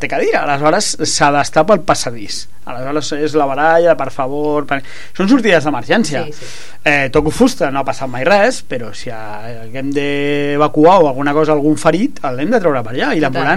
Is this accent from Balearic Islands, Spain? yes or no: no; Barcelona, Catalonia, Spain; jo vinc del barri de Barceloneta a Barcelona